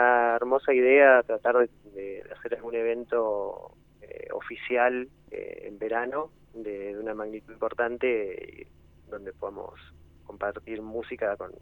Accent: Argentina; como todo argentino

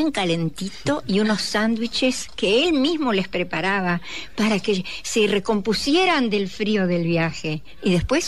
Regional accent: Rosario, Santa Fe, Argentina; Yo soy de Rosario.

